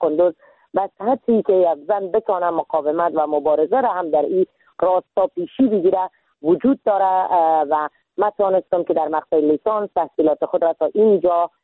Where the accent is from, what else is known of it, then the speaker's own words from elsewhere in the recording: Iran; moved away as an adult; now in Afghanistan; من در سال 1364 در کشور ایران به دنیا آمدم